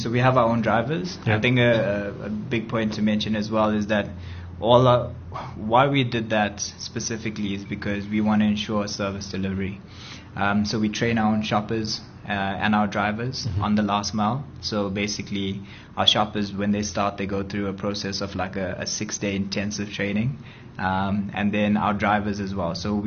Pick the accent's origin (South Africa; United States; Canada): South Africa; Durban, KwaZulu-Natal; so far what we see in Durban, that's my hometown actually